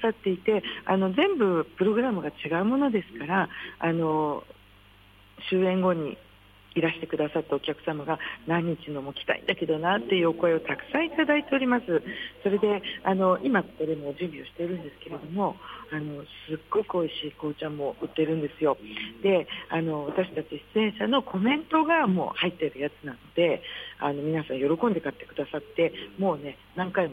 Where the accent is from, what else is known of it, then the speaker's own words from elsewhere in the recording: Chofu, Tokyo, Japan; 私はもう調布に生まれ育って、なんですけど、調布で、小さい会社も作りましたし、